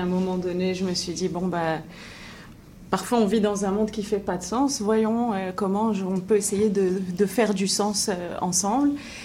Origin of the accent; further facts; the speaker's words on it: Morocco; now in Montreal, Canada; Quand j'ai grandi au Maroc, j'étais quelqu'un de très normal, c'est avec un nom normal.